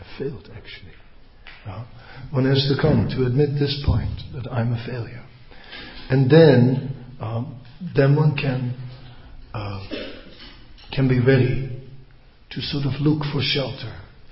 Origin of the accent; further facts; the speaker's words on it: Netherlands; It's like we are from Holland. I always see someone from Holland and you know. Holland. In Holland we have a sport called slootje springen.